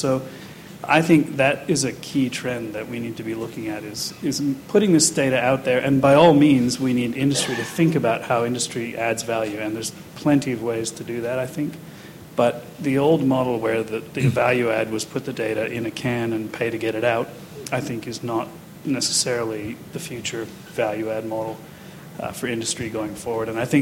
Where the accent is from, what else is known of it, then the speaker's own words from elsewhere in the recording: Canada; now in Australia; Australia, where I live now, I'm from Australia, but Canada is where I grew up.